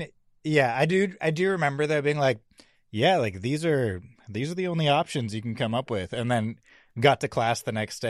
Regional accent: California, United States; I mean, I had been like up and down the West Coast because I'm originally from the Bay Area before I moved out to Hawaii.

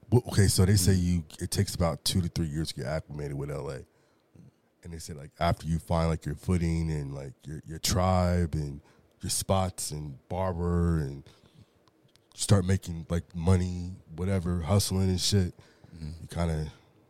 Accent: California, United States; But when I moved back, though, I went to the Valley. I'm from the South Bay, so it's completely different, you know.

